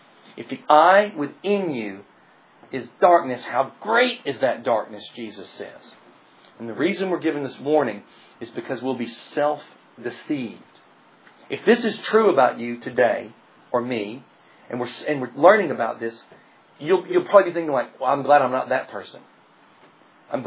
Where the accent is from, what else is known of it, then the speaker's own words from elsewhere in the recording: Tennessee, United States; You know, I'm from Tennessee, so I have to keep it simple.